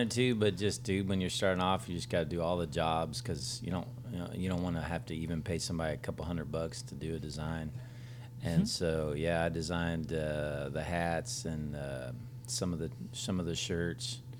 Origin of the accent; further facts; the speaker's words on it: Texas, United States; Because, I mean, we're from Texas. There's not a ton of mountains in Texas.